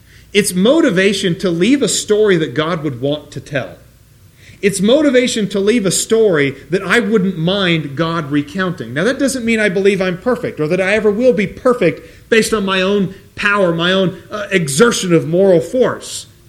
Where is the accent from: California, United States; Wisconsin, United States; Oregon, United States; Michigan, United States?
Oregon, United States; Portland; If you never realized I'm from Portland, I am from Portland. And Portland has this great light rail system.